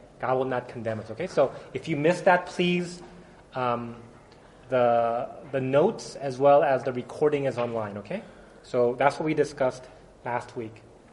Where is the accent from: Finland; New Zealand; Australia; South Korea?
South Korea; first language Korean; English is a second language; now in United States; I was a Korean. I am a United States citizen now, okay? But I'm from Korea, and in Korea, we talk Korean